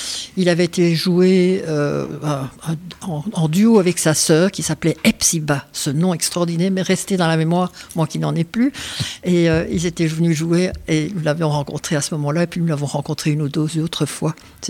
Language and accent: French; Brussels, Brussels-Capital Region, Belgium; Je suis né à Bruxelles. Mon père était un homme qui travaillait à Anvers. Donc il faisait la navette avec Anvers très régulièrement. Et j'ai été élevée à Bruxelles. J'étais élevée au lycée de Saint-Gilles